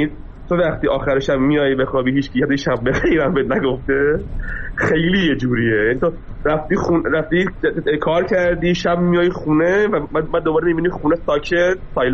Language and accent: Persian; Iran; من خودم هم مثلا یه دوره از ایران اومدم بیرون دوباره برگشتم